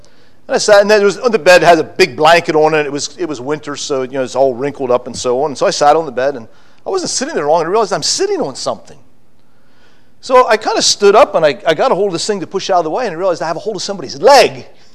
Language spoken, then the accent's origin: English; United States; I grew up in America. I learned a culture. Now I go to a new culture.